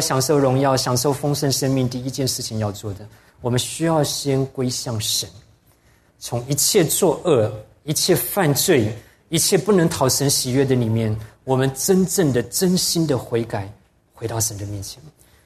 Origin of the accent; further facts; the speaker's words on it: China; 所以刚才卓牧师讲到我们中国人常犯的这些罪啊